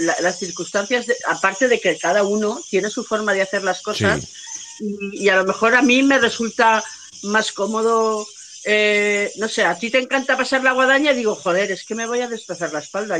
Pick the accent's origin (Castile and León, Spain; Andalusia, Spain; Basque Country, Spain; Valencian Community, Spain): Valencian Community, Spain; now in Valencia, Spain; yo no soy de Valencia. Soy de la Comunidad Valenciana